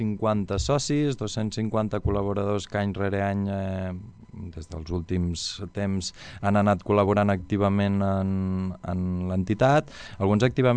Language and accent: Catalan; Catalonia, Spain; ja no només com a catalans